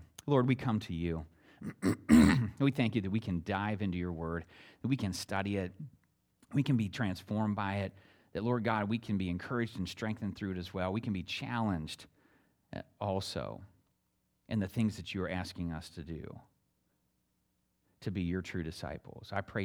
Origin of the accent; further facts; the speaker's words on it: Pennsylvania, United States; Judy grew up in Ohio, I grew up in Pennsylvania, I lived in Alabama, and all these different places.